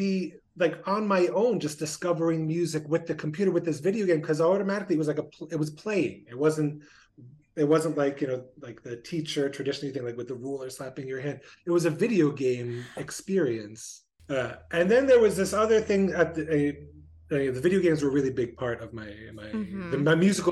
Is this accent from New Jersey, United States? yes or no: yes; Neptune, New Jersey, United States; Cool. I'm from New Jersey. I was born on the Jersey Shore in Neptune, New Jersey, right outside of Asbury Park, which means the early musical experiences.